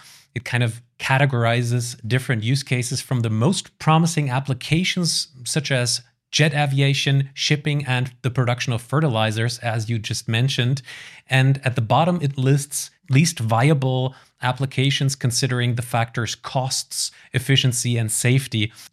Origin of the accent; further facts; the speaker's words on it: Germany; I am from Germany.